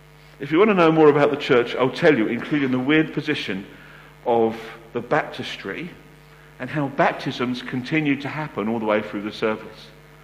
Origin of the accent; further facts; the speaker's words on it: United Kingdom; We waited our turn. We're British after all.